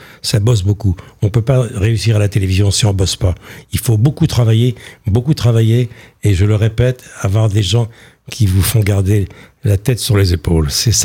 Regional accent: Vire, Normandy, France; Là, c'était Vire, la petite sous-préfecture du Calvados, là où j'ai grandi.

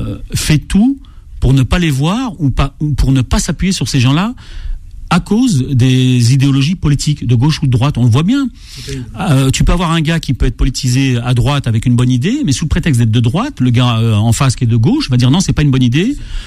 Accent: France; en tant que Français moyen, en regardant la télé, moi, je n'y comprends plus rien.

